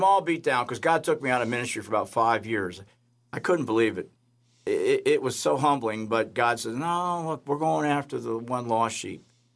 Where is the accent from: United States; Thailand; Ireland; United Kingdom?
United Kingdom; Wales; Arthur was Welsh. We're both Welsh.